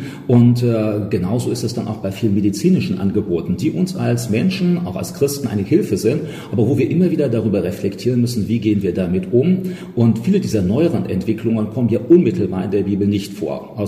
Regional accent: Germany; Ja, also ich komme aus Deutschland und da lebe ich eben auch.

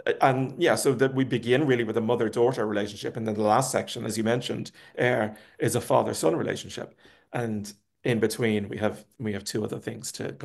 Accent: Ireland; Well, I grew up in Ireland in the 70s and 80s.

